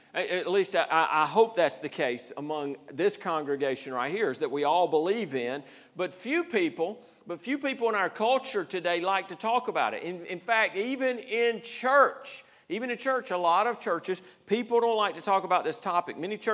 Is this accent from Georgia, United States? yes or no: yes; Georgia, United States; Okay, so I'm from Georgia. We say hail.